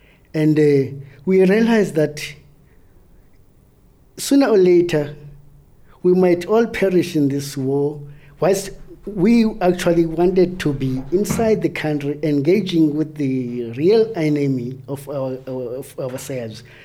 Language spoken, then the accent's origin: English; Mthatha, Eastern Cape, South Africa; Yes, I grew up in Mthatha, which was in the then Transkei, which was so-called independent, though it was just a sham independence. But we never fooled ourselves. We knew that we belonged to the rest of South Africa.